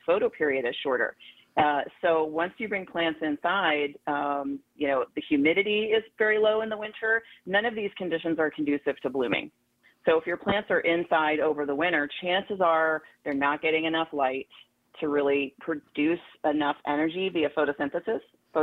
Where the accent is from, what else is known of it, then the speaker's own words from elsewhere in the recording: Germany; growing up in Germany, we lived in small villages. I'm an army brat, but we never lived on post or base.